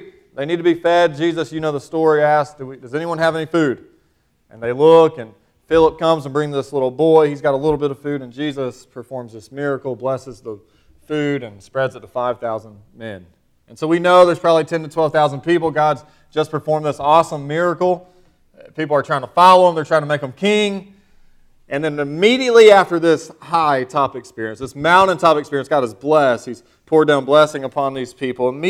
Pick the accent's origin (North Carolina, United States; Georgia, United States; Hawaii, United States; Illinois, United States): North Carolina, United States; Raleigh; I'm from Raleigh. We grew up in North Carolina, so I still say y'all. I pastored in Ohio for almost 4 years, and Lord blessed, and then it followed us here when we moved back.